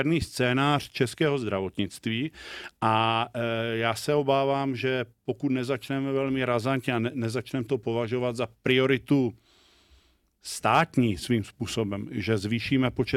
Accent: Ostrava, Moravian-Silesian Region, Czechia; Já jsem z Ostravy, bydlím blízko polských hranic

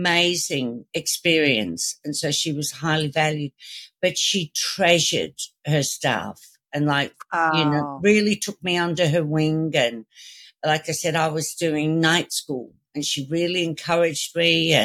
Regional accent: Liverpool, North West England, United Kingdom; born there; she actually remembered that I was born in Liverpool, England, not in Australia.

